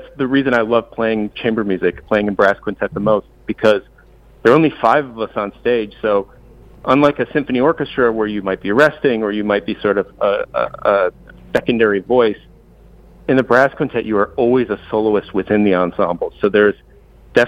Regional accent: Appleton, Wisconsin, United States; I'm a Wisconsin resident, actually. I grew up in Appleton, Wisconsin.

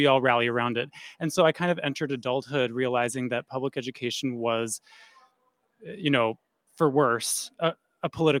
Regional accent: Eau Claire, Wisconsin, United States; I was born and raised in Eau Claire and went through 13 years of public school in Eau Claire from 1999 to 2012. And I'm kind of a fourth generation person from that area, Northwest Wisconsin, kind of Western Wisconsin, Eau Claire

